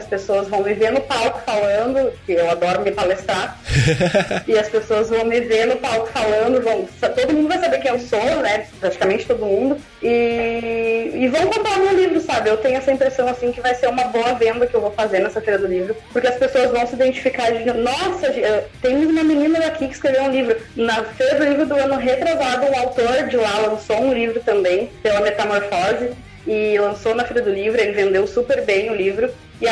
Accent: Rio Grande do Sul, Brazil; lá na minha cidade, na região, ali nós temos uma micro-região, né, aqui do Rio Grande do Sul, que é a região carbonífera

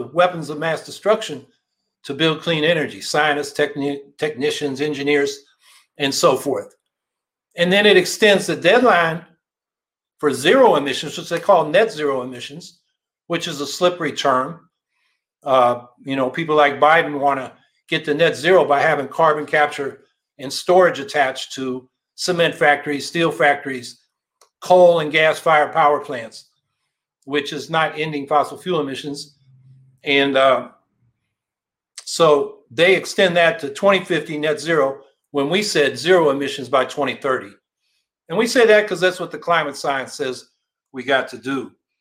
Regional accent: California, United States; I'm from Northern California.

